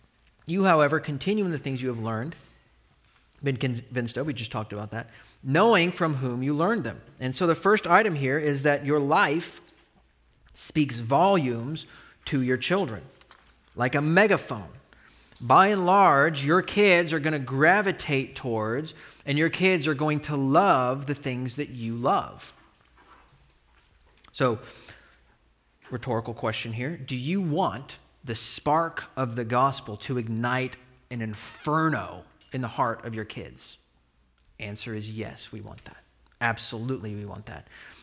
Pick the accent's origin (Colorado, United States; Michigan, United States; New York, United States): Colorado, United States; Denver; I grew up loving the Denver Broncos. I grew up in Denver, and I loved them too much, right?